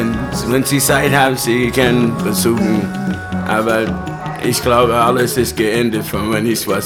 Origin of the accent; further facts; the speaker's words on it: St. Louis, Missouri, United States; German is a second language; now in Germany; Ich komme aus St. Louis, Missouri, USA. Und so musikalische Stadt, mehr vom Blues, Jazz, auf jeder Ecke am Union Boulevard war eine Bluesbar, wo du vielleicht findest